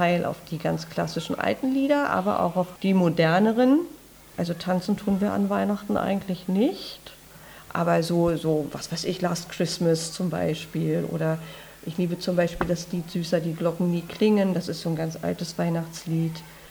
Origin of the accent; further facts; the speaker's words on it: Saxony-Anhalt, Germany; now in Berlin, Germany; in meiner alten Heimat, also wo ich herkomme. Das ist eine ganz kleine Stadt in der Altmark